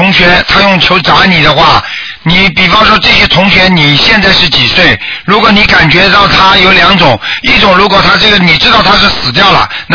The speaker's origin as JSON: {"language": "Chinese", "country": "China", "said": "所以我们中国人经"}